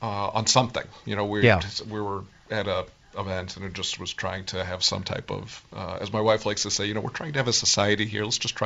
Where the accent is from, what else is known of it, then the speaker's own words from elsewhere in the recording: Phoenix, Arizona, United States; I grew up in Phoenix, Arizona.